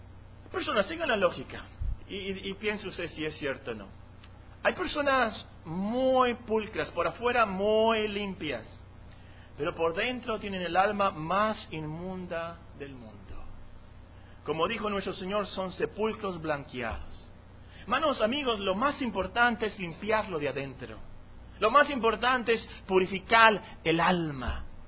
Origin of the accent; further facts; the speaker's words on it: Mexico; Nosotros como mexicanos no entendemos eso